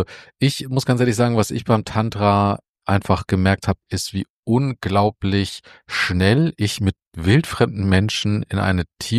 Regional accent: Hamburg, Germany; ich komme ja aus Hamburg

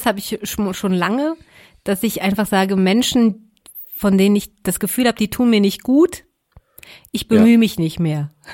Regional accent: Rhineland-Palatinate, Germany; Da sind Leute aus der Pfalz, aus meiner Heimat

